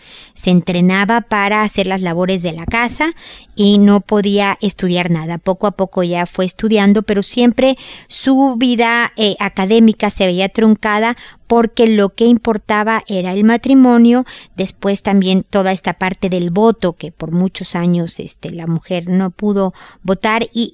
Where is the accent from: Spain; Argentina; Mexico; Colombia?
Mexico; now in Chile; Yo estoy en Chile y soy mexicana